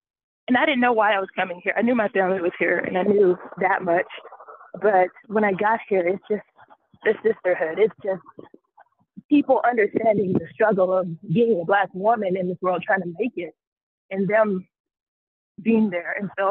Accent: Jackson, Mississippi, United States; I'm from Jackson, Mississippi.

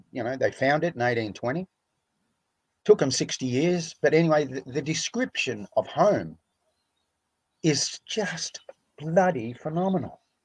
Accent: Western Australia, Australia; I was 17, and I was sitting on the ocean where I grew up in Western Australia, beach kid

